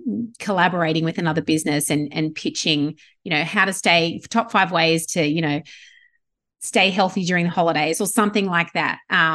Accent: Australia; being Australian doesn't put you kind of 10 steps behind someone else pitching to the media in the US.

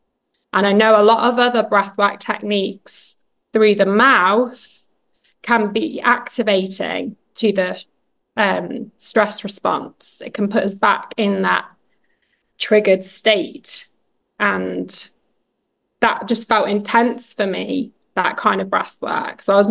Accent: United Kingdom; now in Texas, United States; I'm a Brit living in Texas, going through divorce. Obviously, I'm not from here.

